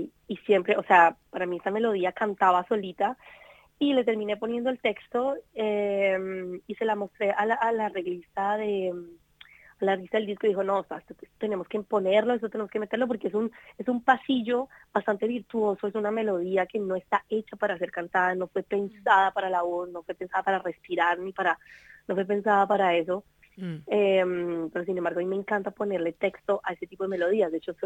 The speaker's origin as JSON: {"language": "Spanish", "country": "Colombia", "said": "¿quién soy yo como latinoamericana y como compositora colombiana, ¿no?"}